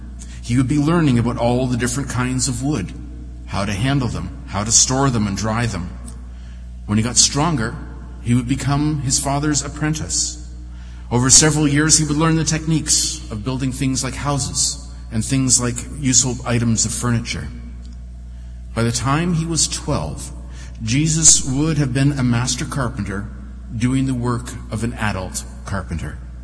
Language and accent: English; Carleton Place, Ontario, Canada; I grew up in Carleton Place, and my father was the minister at the United Church there.